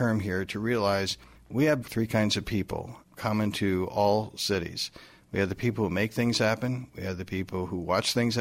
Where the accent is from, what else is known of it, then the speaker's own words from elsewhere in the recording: Freeport, United States; I've worn a lot of hats, but my heart has always remained with my hometown, Freeport, and I want the very best for it.